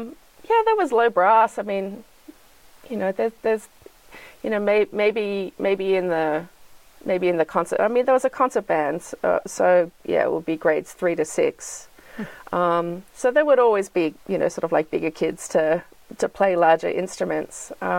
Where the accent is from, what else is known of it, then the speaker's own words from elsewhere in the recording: Sydney, New South Wales, Australia; So I grew up in Sydney, and in this part of Sydney, we sort of identify ourselves by our closest beach. So I would say I'm from Manly, which is, you know, Manly Beach, which is just down the road.